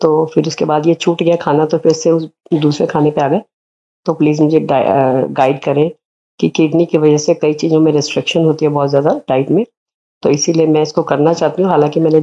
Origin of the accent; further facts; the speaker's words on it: Noida, Uttar Pradesh, India; also born or lived in Delhi; मेरी एज 58 है, ज्ञान में मैं 11 साल से हूँ, नोएडा से हूँ, दिल्ली से मैं पहले दिल्ली में थी